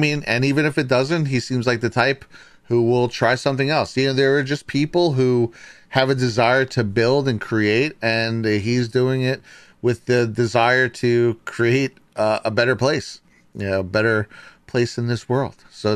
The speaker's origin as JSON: {"language": "English", "region": "New Jersey", "country": "United States", "tie": "born or raised there", "said": "And I can say this as growing up in New Jersey, as an unbiased observer, and I've had family in Texas as well."}